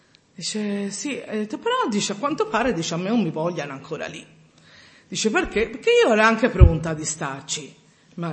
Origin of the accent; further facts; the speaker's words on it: Florence, Tuscany, Italy; Ho detto, anch'io vengo da Firenze, Dio, su per giù.